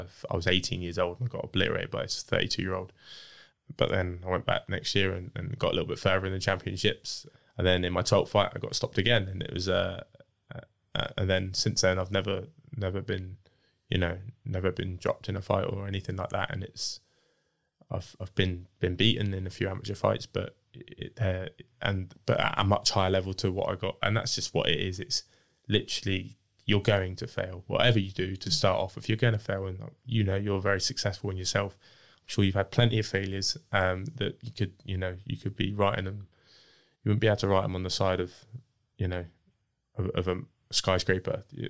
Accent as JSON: {"language": "English", "town": "Bournemouth", "region": "South West England", "country": "United Kingdom", "tie": "born or raised there", "said": "I'd love to headline in my hometown. I don't think we've ever had a televised boxing show in Bournemouth"}